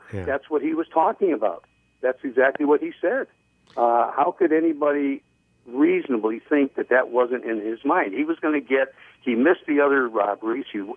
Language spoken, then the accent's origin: English; Florida, United States; also born or lived in Chicago; I'm from Florida. Basically, I lived in Chicago for 65 years